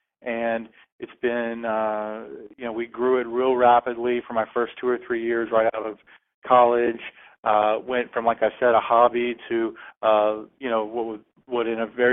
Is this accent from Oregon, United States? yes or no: no; Lafayette, Louisiana, United States; now in Dallas, United States; So I'm from Lafayette, Louisiana, and that's where I was born and raised.